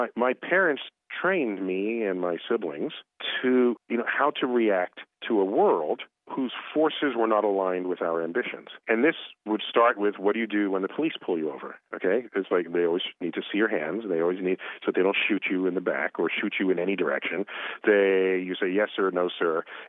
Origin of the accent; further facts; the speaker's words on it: Bronx, New York, United States; I was born and raised in the Bronx.